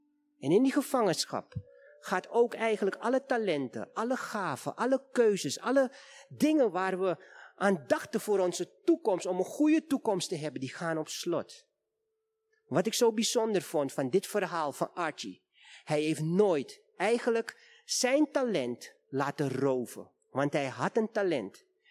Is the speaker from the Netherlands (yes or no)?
no; Suriname; ik kom uit Suriname. Maar we zijn in een multiculturele stad